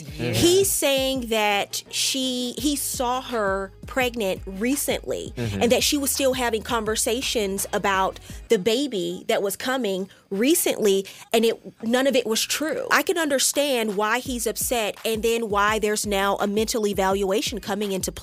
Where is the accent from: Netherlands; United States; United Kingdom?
United States; Louisiana; I'm from Louisiana. Like, I'm from the South.